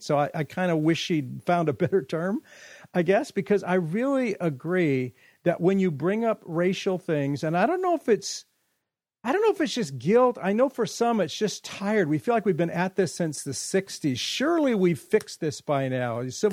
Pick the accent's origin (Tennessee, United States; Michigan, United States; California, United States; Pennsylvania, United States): California, United States; Now, I grew up in California, so I grew up in the Central Valley.